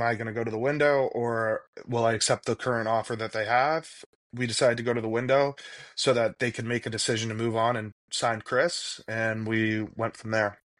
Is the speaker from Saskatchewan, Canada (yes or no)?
no; Toronto, Ontario, Canada; I'm from Toronto. We had never lived more than an hour, hour and a half outside of the city. Like Guelph was the farthest I'd ever lived.